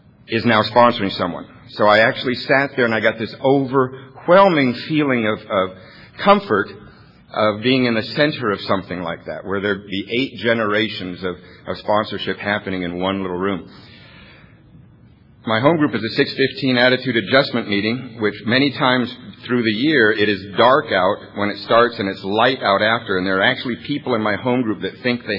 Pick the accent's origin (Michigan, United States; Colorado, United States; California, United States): California, United States; Covina; I am from Covina. We affectionately call ourselves the sobriety capital of the world.